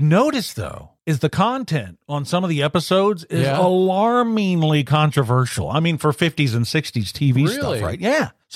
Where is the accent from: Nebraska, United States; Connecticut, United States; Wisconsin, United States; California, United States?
California, United States; when I was 19 growing up in the Bay Area